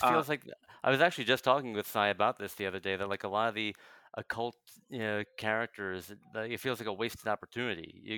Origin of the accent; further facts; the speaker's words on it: New Jersey, United States; now in Chicago, United States; I'm originally from New Jersey, actually.